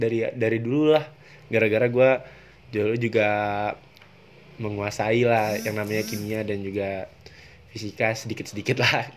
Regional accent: West Kalimantan, Indonesia; Gue berasal dari Kalimantan Barat.

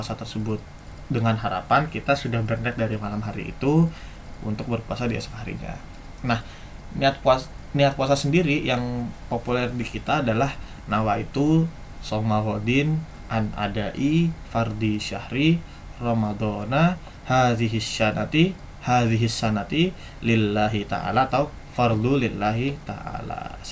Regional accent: East Java, Indonesia; di desa gue di daerah Jawa Timur itu imsak kurang 1 menit

